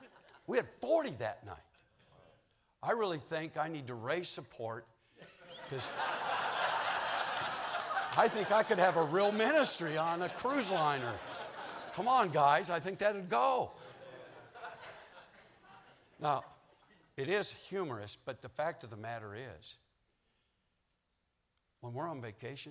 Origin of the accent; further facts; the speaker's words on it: Chicago, Illinois, United States; from the South Side of Chicago.